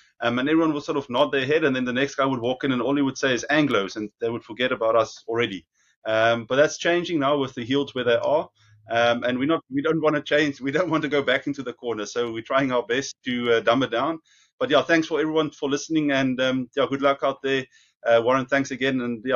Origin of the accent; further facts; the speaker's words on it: South Africa; So as a South African, yes, it's tough to see them this high, but it's also good for us to earn them.